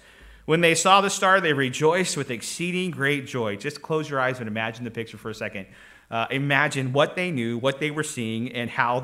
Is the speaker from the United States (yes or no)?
yes; Clinton, United States; But that's my hometown, Clinton. There's not much to it.